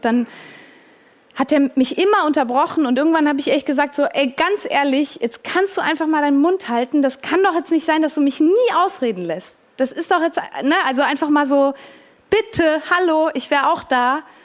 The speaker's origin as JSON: {"language": "German", "country": "Switzerland", "said": "ich bin ja auch Schweizerin, ne?"}